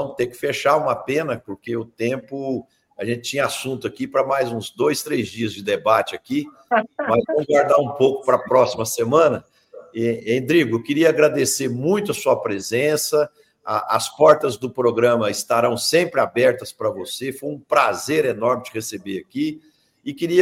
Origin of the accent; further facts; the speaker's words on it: Brazil; porque nós somos brasileiros que amamos o nosso país e a gente gostaria de ver esse país bem lá na frente